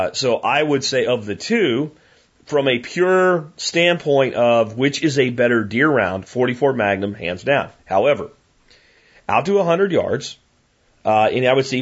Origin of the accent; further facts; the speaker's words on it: Pennsylvania, United States; You have deer that are a lot like the deer I grew up hunting in Pennsylvania.